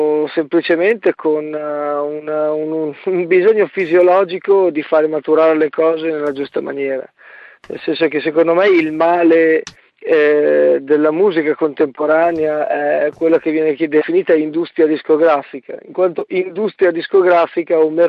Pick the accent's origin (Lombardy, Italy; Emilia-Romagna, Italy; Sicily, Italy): Emilia-Romagna, Italy; Forlì; io e Alberto siamo di Forlì, quindi romagnoli